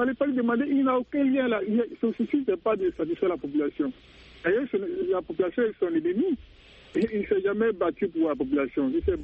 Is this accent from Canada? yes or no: no; Côte d’Ivoire; Je ne suis pas congolais, je suis ivoirien